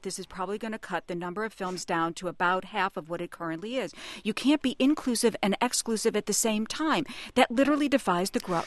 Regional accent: Missouri, United States; I'm from Missouri. Sometimes we have a hard time speaking.

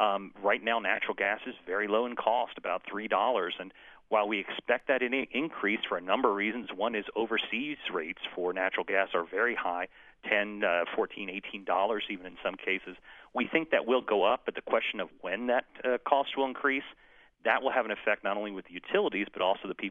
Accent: West Virginia, United States; literally people hurting when you look at eastern Kentucky and also in my home state of West Virginia.

